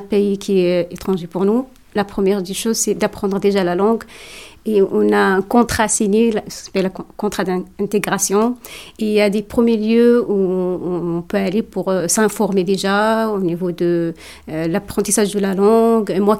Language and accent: French; Ouarzazate, Drâa-Tafilalet, Morocco; moved away as an adult; Et je suis marocaine, je suis partie de Ouarzazate.